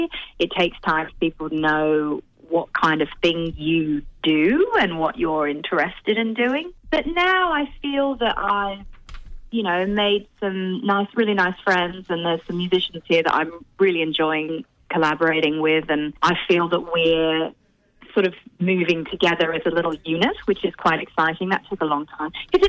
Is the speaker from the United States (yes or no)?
no; England, United Kingdom; I'm English, I grew up in England, I lived, you know, a hop, skip and a jump across the channel in England.